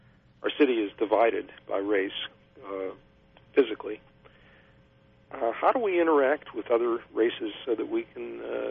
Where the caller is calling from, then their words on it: Overland Park, Kansas, United States; I'm calling from Overland Park.